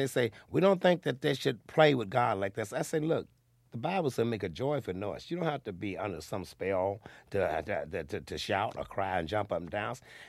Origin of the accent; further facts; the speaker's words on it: Florida, United States; We come from Florida.